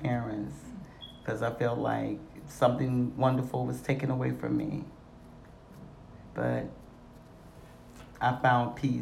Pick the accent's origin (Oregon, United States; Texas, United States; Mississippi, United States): Mississippi, United States; born there; I was born in Mississippi, 1963.